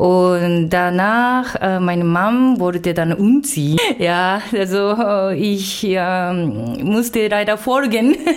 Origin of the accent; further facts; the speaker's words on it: Japan; German is a second language; moved away as an adult; now in Germany; das bin ich dann gebürtige Japanerin.